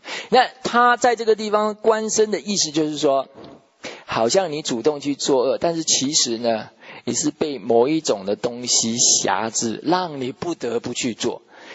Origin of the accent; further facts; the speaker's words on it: China; 真正的我们中国人讲说盖棺论定